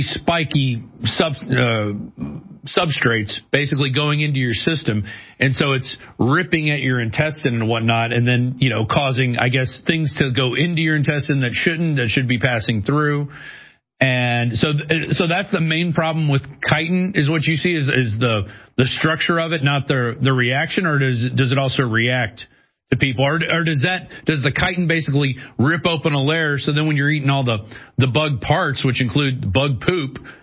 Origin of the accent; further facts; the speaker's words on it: Louisiana, United States; I'm from Louisiana, and you go to a crawfish boil